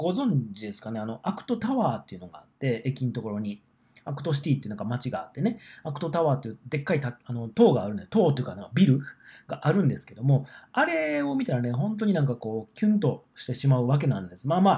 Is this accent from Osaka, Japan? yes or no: no; Sanda, Hyogo, Japan; うちの地元です、兵庫県三田市の